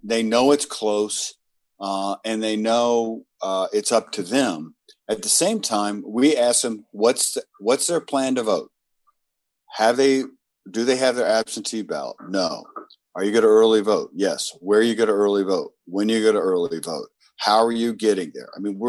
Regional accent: the South, United States; I'm from the South originally.

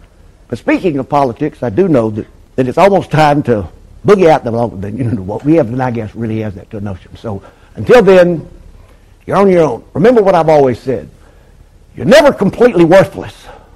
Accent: United States; and again, I'm from Washington, so when I say everybody, I mean, you know, a select group.

